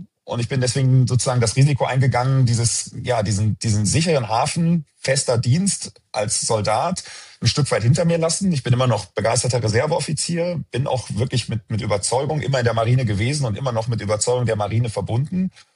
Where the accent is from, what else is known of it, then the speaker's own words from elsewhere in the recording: Cologne, North Rhine-Westphalia, Germany; born there; Ich bin selber gebürtiger Kölner. Meine Familie kommt zwar aus Norddeutschland, aber ich bin erste Generation Kölner